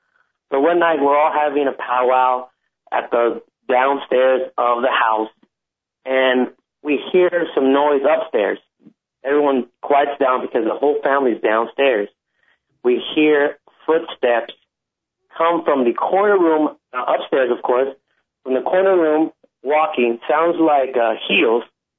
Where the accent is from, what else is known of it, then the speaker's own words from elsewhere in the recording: Mexico; there's no hospital in my hometown in Mexico